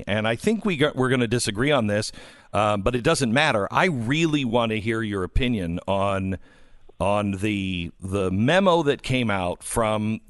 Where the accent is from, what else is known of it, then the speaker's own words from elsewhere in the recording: Bellingham, Washington, United States; I grew up just outside of Bellingham, Washington, and I had a pen pal